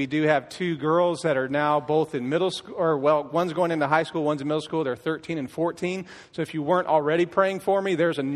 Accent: California, United States; I was born in Southern California. Loved the Southern Cal life. That's who I was. I was the skateboarding kid who just loved everything about Southern Cal.

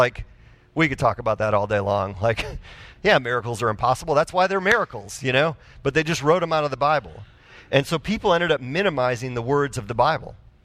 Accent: Wisconsin, United States; So, for me, growing up, I grew up north in Wisconsin. Half my friends up there were Catholic.

